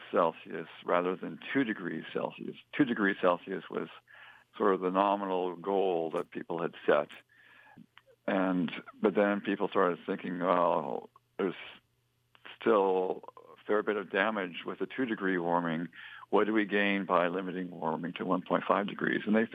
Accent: Seattle, Washington, United States; I grew up in Seattle and snow was always better than rain.

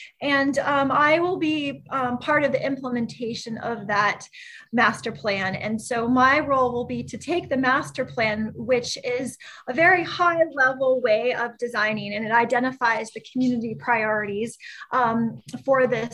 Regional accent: Vermont, United States; also born or lived in New Hampshire / Colorado; I'm originally actually from Vermont. I was raised in Vermont, New Hampshire, and spent some time going to college in Colorado and spent about 20 years in Colorado

